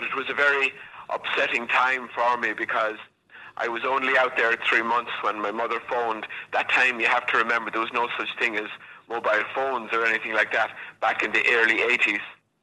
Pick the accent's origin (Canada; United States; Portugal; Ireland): Ireland; Midlands; Okay, well, I was born in the Midlands of Ireland, an Irish boy.